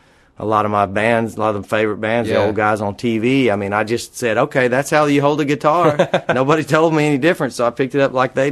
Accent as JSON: {"language": "English", "region": "Texas", "country": "United States", "tie": "born or raised there", "said": "I was raised up in Texas outside of Dallas, and it was semi-rural when I was little bitty and became just a suburb eat up by Dallas by the time I grew up."}